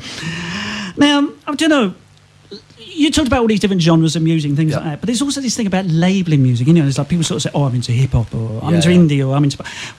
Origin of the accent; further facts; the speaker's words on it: United Kingdom; I'll tell you, I'm very British.